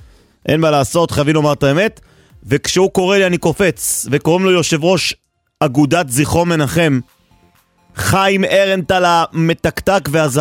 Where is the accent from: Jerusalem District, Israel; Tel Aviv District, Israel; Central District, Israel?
Jerusalem District, Israel; Jerusalem; born or raised there